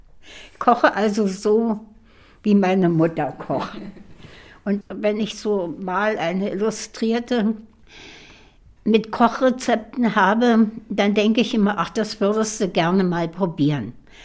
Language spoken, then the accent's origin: German; Olsztyn, Warmian-Masurian Voivodeship, Poland; born there; Ich komme ja aus Ostpreußen. Ich bin im heutigen Olsztyn, früher Allenstein, geboren worden.